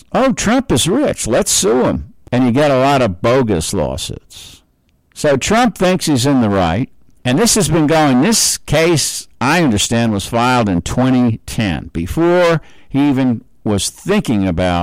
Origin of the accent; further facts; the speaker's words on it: New York, United States; born there; Well, I'm born in New York. I'm an American.